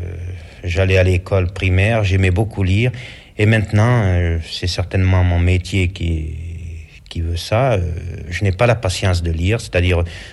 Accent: Nouvelle-Aquitaine, France; Je suis né en Creuse, mes parents sont restés longtemps en Creuse, nous avons fait la Creuse et la Haute-Vienne, et évidemment, mes parents tenait une ferme, on restait dans une ferme 4-5 ans et on allait dans une autre 4-5 ans après, mais toujours dans un rayon Haute-Vienne, Creuse. Alors je suis resté toujours au pays et j'aime bien mon pays.

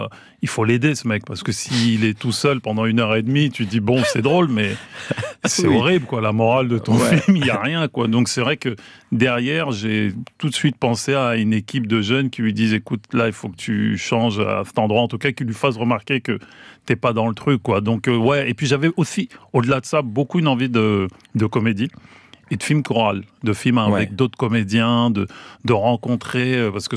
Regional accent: Maisons-Alfort, Île-de-France, France; j'ai grandi donc à Maisons-Alfort

